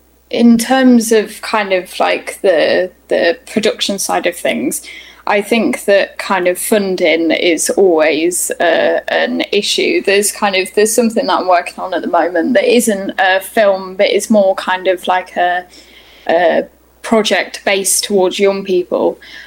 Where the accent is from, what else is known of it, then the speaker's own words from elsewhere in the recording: Scotland, United Kingdom; born there; I was born in Scotland